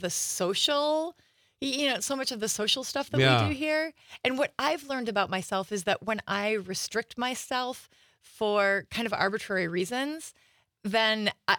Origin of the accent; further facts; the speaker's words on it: Kaukauna, Wisconsin, United States; I grew up here in Kaukauna, so just south of here.